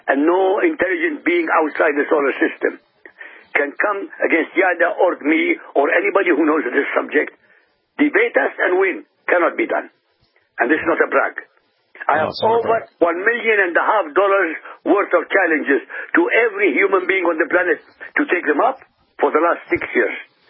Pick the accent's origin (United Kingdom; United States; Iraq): Iraq; moved away as an adult; I grew up in Iraq.